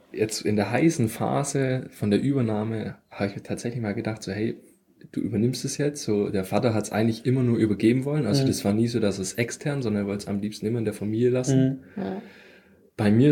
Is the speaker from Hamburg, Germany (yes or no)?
no; Stuttgart, Baden-Württemberg, Germany; weil natürlich auch die Rahmenbedingungen drumherum, jetzt zumindest bei uns in Stuttgart, relativ entspannt sind.